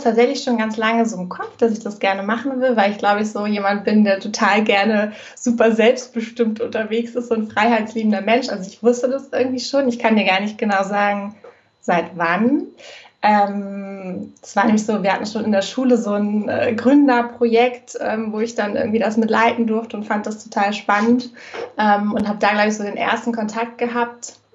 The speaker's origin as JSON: {"language": "German", "region": "Hamburg", "country": "Germany", "tie": "born or raised there", "also_born_or_lived": "Bremen / Lüneburg", "said": "ich komme aus Hamburg, bin 32 Jahre alt. Und ja, so ein typisches Nordlicht, würde ich sagen. Bin hier geboren, habe in Bremen studiert und in Lüneburg und bin jetzt wieder zurück sozusagen"}